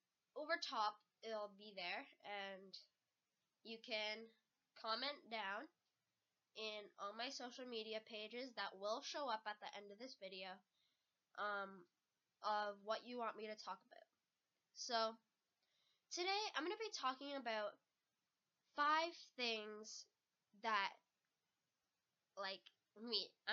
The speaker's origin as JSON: {"language": "English", "town": "Guelph", "region": "Ontario", "country": "Canada", "said": "I'm actually half Korean. I'm partly Scottish and I'm Canadian as well. The reason why my parents moved here was because they thought it was going to be a better economy, like it was. So they started off, they moved to Toronto, and then they ended up moving to Guelph."}